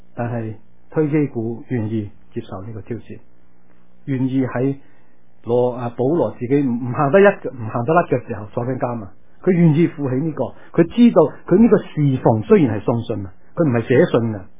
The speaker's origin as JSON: {"language": "Cantonese", "region": "Guangdong", "country": "China", "said": "咁或者我哋广东人叫做古叔啊"}